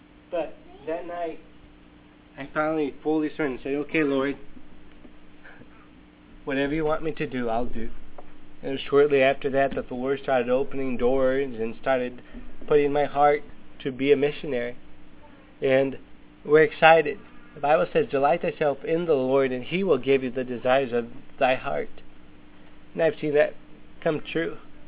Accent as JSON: {"language": "English", "country": "Brazil", "tie": "born or raised there", "said": "Growing up in Brazil, obviously, I grew up there."}